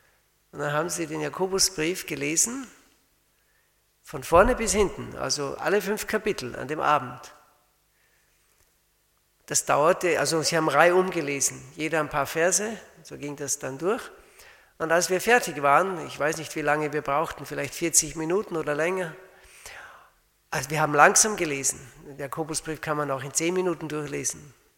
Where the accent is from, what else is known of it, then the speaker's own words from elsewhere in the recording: Salzburg, Austria; Ich bin in Österreich aufgewachsen. Wir wohnten im Salzburger Land und ich kannte den Herrn nicht. Ich bin katholisch aufgewachsen